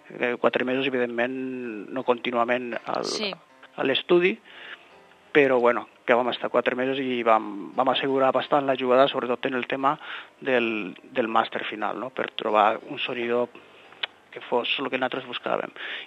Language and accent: Catalan; Catalonia, Spain; Bueno, clar, nosaltres som del sud de Tarragona, les Terres de l'Ebre.